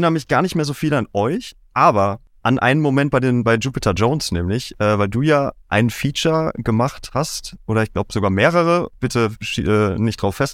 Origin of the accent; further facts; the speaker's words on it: Kevelaer, North Rhine-Westphalia, Germany; Kevela, für alle die es nicht wissen, holländische Grenze, Niederrhein, westlich des Ruhrgebiets.